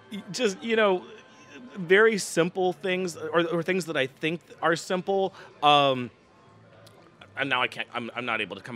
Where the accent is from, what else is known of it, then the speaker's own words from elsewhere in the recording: Nebraska, United States; moved away; also born or lived in Chicago / New York; I mean, that was like part of how I thought about myself, that I was this person from Nebraska who was in Chicago or in New York or whatever.